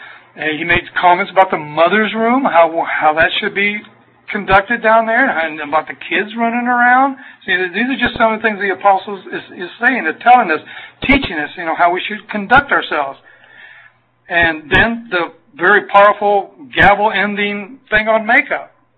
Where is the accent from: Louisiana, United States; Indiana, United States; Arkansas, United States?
Arkansas, United States; born there; I can say that. I was born in Arkansas.